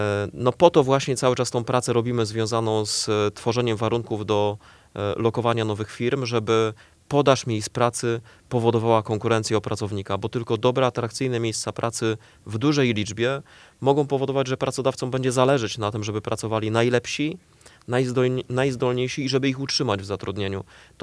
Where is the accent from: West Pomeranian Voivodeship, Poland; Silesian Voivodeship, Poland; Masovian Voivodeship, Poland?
West Pomeranian Voivodeship, Poland; Stargard; Ja w Stargardzie się, nie tylko w Stargardzie się urodziłem, ale w Stargardzie się naprawdę zakochałem.